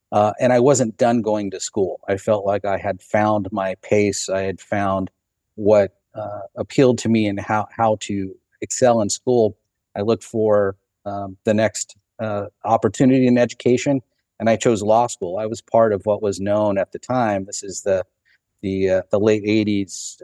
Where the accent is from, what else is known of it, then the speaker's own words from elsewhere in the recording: Santa Monica, California, United States; born there; I was born in Los Angeles, specifically in Santa Monica, a second-generation Mexican-American.